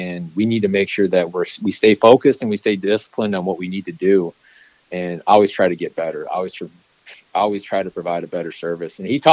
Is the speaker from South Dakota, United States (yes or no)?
yes; South Dakota, United States; I knew a couple contacts in the NFL just from growing up in South Dakota.